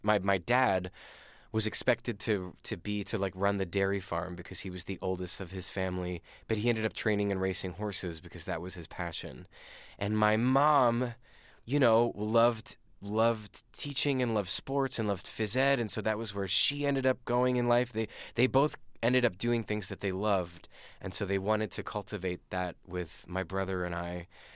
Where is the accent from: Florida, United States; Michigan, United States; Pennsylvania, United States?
Pennsylvania, United States; Lancaster; I grew up in Lancaster, Pennsylvania. A lot of Mennonites in Lancaster, there are a lot of farmers.